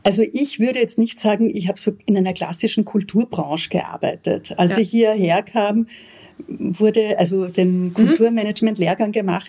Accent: Linz, Upper Austria, Austria; ich bin in Linz aufgewachsen. Aufgrund meines Elternhauses war ich doch eher mehr jetzt verankert, so was man jetzt unter Hochkultur betrifft.

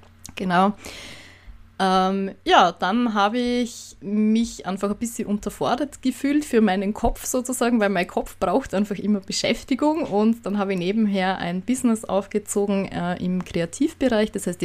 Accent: Austria; wie es bei uns in Österreich heißt, also wer sich gerade wundert über meinen Dialekt.

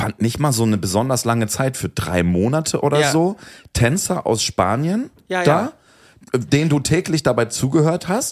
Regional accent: Flensburg, Schleswig-Holstein, Germany; ich bin ja in Flensburg zur Schule gegangen, neben Dänemark.

